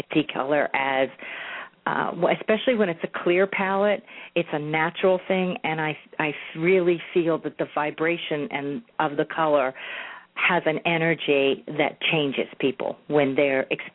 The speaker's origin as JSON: {"language": "English", "region": "New Jersey", "country": "United States", "tie": "born or raised there", "said": "Well, as you know, Joanne, I grew up in South Jersey, and there's not a lot of Japanese people"}